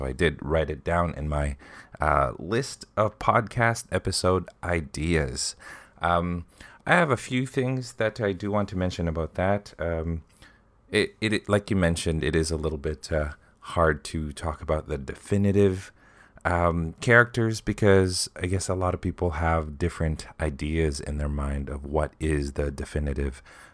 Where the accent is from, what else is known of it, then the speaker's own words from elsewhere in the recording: Canada; I am from Canada